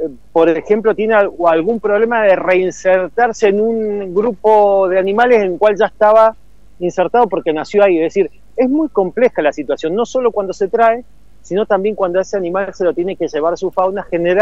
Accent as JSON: {"language": "Spanish", "region": "Mendoza", "country": "Argentina", "said": "siempre vio la mendocina, como somos los mendocinos."}